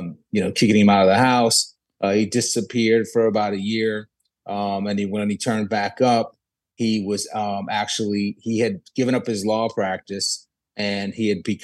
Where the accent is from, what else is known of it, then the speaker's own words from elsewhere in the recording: New Orleans, Louisiana, United States; moved away; My biggest regret was that I was raised in New Orleans and I never thought I would leave there. And every time I go back there, I'm just like, still enamored with the city.